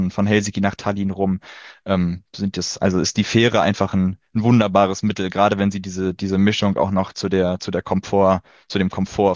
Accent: Kiel, Schleswig-Holstein, Germany; Ich komme aus Kiel.

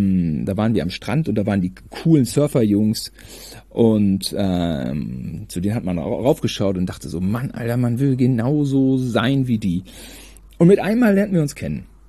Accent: Germany; ich bin Deutscher.

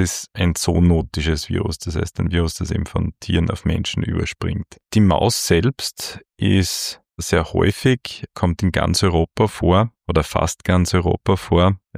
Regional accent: Styria, Austria; in der Weststeiermark Infektionen verursacht. Das ist, wo ich aufgewachsen bin.

